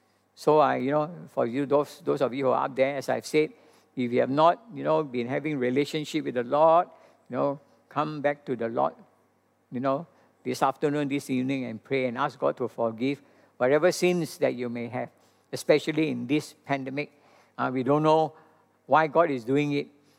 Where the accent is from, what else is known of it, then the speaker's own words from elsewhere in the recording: Hong Kong; English is a second language; You know, I mean, I'm from Hong Kong. I live in small little place.